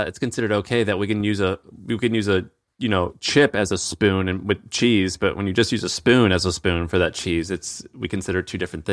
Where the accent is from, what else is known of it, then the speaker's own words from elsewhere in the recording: St. Louis, Missouri, United States; Dude, I'm from St. Louis. I'm from the city of St. Louis.